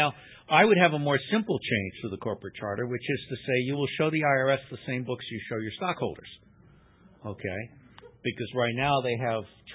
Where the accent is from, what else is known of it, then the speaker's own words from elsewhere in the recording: Singapore; When I was growing up in Singapore